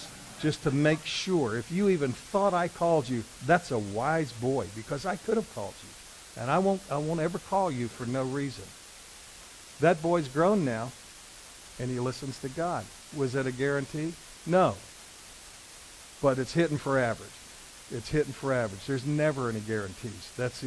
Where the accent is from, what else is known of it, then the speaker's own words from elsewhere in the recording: the South, United States; I think part of that is because growing up in the South